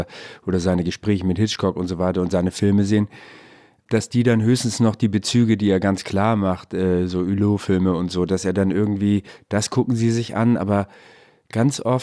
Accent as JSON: {"language": "German", "region": "Hamburg", "country": "Germany", "said": "ich bin Hamburger"}